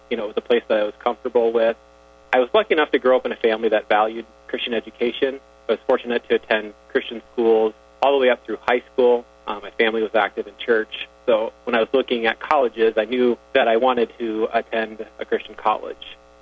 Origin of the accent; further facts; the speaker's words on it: Sioux Center, Iowa, United States; I mean, I grew up in Sioux Center, so I obviously knew Dort College very well.